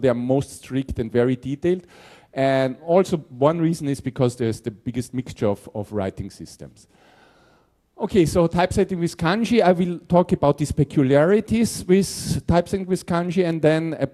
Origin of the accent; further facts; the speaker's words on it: Japan; now in Taiwan; I'm in Taiwan, where they use traditional Hanzi. I come from Japan, I'm used to Japanese typesetting rules.